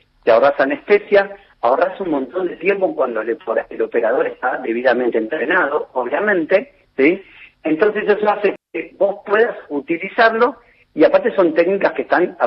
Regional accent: Carcarañá, Santa Fe, Argentina; Soy de Carcarañá, cada una hora de Rosario.

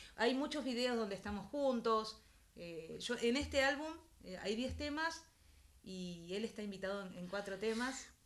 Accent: Buenos Aires Province, Argentina; No, lo que pasa es que yo soy bonaerense.

